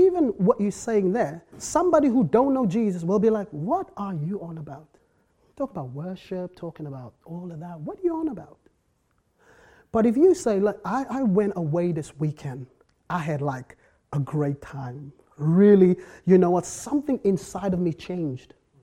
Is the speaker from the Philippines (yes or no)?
no; South Africa; I was broken growing up in South Africa.